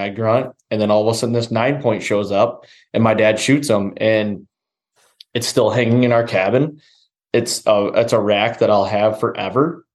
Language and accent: English; Michigan, United States; I'm so glad that I grew up here in Michigan.